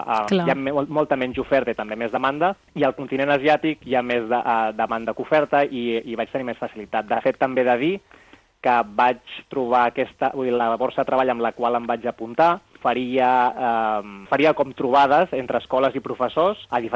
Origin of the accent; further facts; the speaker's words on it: Sant Pere de Ribes, Catalonia, Spain; moved away as an adult; now in South Korea; tota la vida m'he criat i he crescut a Sant Pere de Ribes, he estudiat allà i després vaig estudiar a Barcelona, però sempre vivint a Ribes, i ara doncs fa 3 anys que visc a Corea del Sud